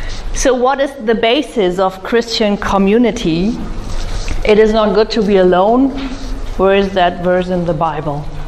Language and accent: English; Munich, Bavaria, Germany; I come from Munich in Germany.